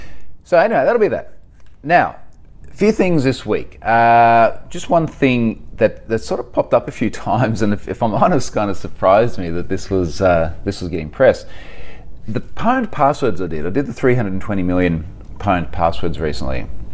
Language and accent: English; Australia; I am definitely going to be trying to do more of these from my home country. And in fact, I've got a few more lined up over Australia for the remainder of the year.